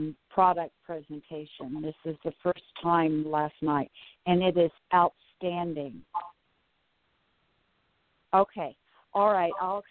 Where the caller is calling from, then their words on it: Charlotte, North Carolina, United States; Charlotte, North Carolina.